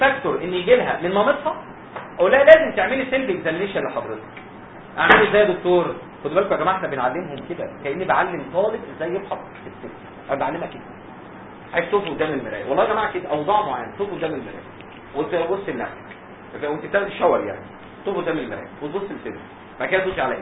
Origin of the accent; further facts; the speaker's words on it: Egypt; انتوا عارفين الفرنساوي زي الاسباني عندنا في مصر